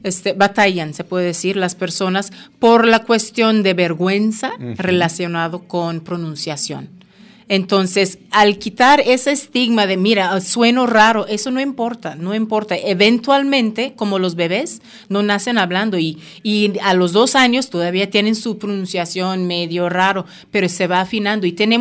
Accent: Jamaica; accent: Jamaican; yo soy de Jamaica, entonces ajá. mi acento jamaiquino es... Pues sonaría un poco raro para personas que no están familiarizados con ese acento.

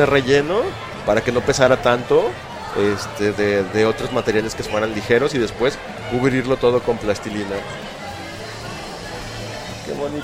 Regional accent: Guadalajara, Jalisco, Mexico; Yo soy de aquí de Guadalajara

